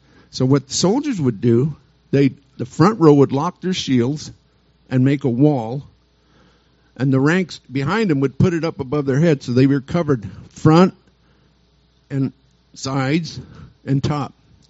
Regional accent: United States; We see America. I was raised in America, born in 47. The war just ended. I was baby boomer. It was a different country then.

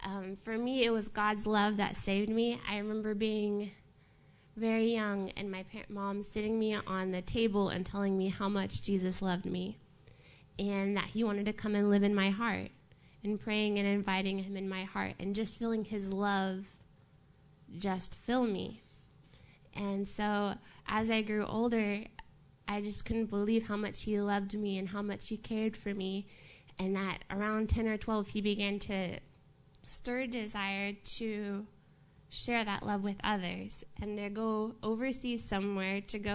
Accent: Houston, Texas, United States; I'm from Houston

